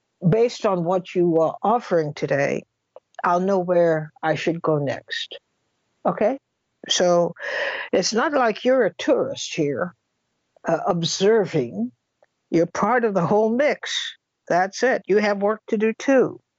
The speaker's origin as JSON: {"language": "English", "region": "New York", "country": "United States", "said": "Well, I come from New York, so maybe that pretty much prestates my prejudice."}